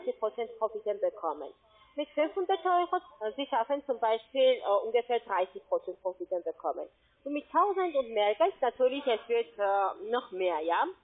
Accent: Italy; German is a second language; Ich komme aus Italien.

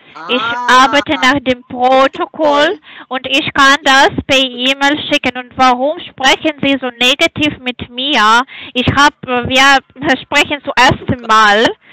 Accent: Hungary; German is a second language; Ich komme aus Ungarn.

